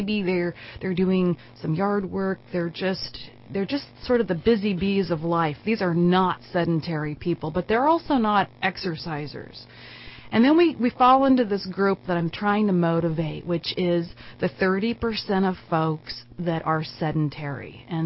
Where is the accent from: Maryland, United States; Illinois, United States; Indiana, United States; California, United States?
California, United States; Redding; somehow being born and raised in Redding. I don't know how I've missed Modoc County, so I'm finally driving east